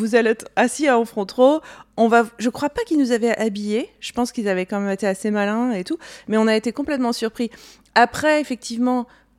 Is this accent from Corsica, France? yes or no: yes; Corsica, France; parce que je viens pas de Paris, je viens de la Corse